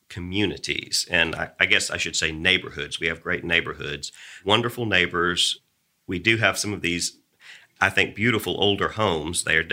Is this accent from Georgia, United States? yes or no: yes; Georgia, United States; Ooh, well, you know, I'm from South Georgia.